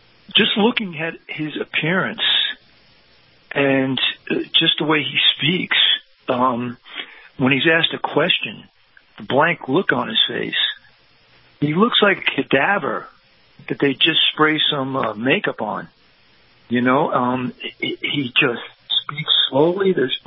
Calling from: Henderson, Nevada, United States; I'm calling from Henderson, Nevada.

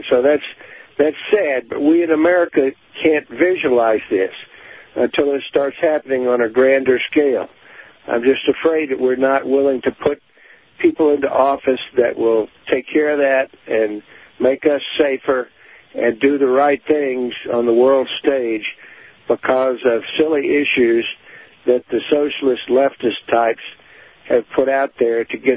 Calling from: Denver, Colorado, United States; in Denver.

